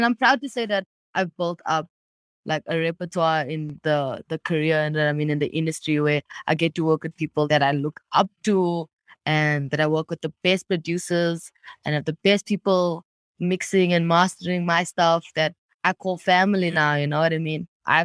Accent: Johannesburg, Gauteng, South Africa; born or raised there

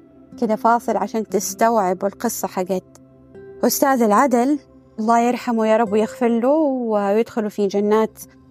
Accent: Saudi Arabia; يعني في شركة معروفة عندنا في السعودية

